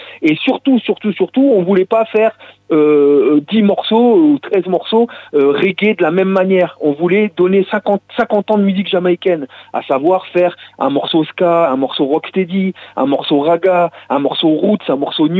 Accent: Roubaix, Hauts-de-France, France; now in Bergerac, France; on a grandi ensemble, on se connaît depuis très longtemps, on vient tous les deux de Roubaix.

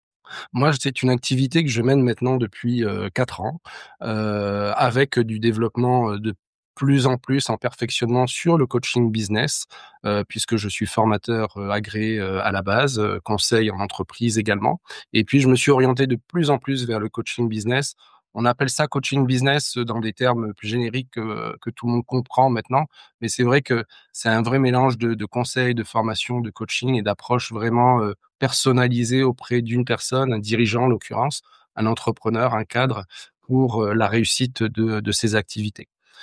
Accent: New Caledonia; born there; also born or lived in France; je suis en Nouvelle-Calédonie, je suis né en Nouvelle-Calédonie, j'ai fait mes études en France, et puis j'ai pas mal travaillé à l'étranger

